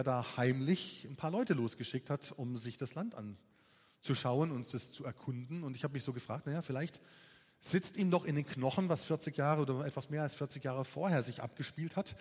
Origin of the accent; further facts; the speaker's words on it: Brombach, Baden-Württemberg, Germany; Wenn ich heute durch Brombach fahre, wo ich aufgewachsen bin